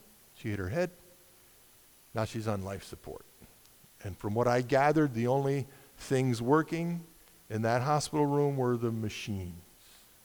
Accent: Schenectady, New York, United States; I'm from Schenectady, but about 20 years ago, my parents moved there.

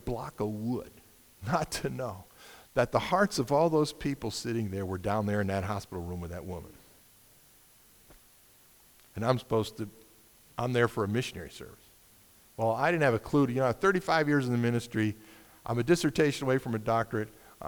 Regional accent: Schenectady, New York, United States; I'm from Schenectady, but about 20 years ago, my parents moved there.

